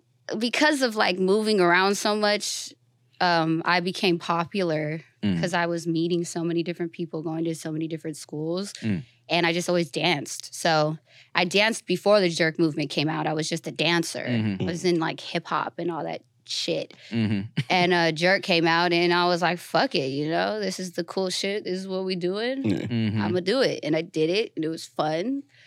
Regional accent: Pomona, California, United States; born there; also born or lived in Inland Empire / New York; Yeah, no, IE, man. I was born in Pomona, and I don't know. I spent the longest amount of my life in IE, like 8 years. Mm-hmm. But I've always traveled. I lived in New York for like 7 years.

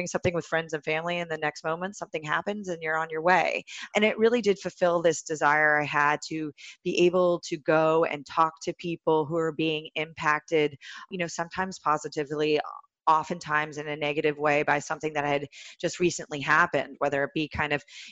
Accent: California, United States; I'm from Silicon Valley originally.

